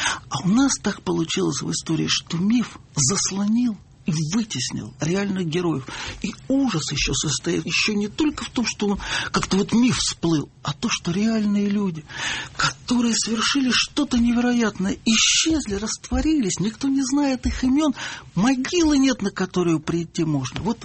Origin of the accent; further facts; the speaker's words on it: Moscow, Russia; Я как вот москвич такой очень за это переживаю.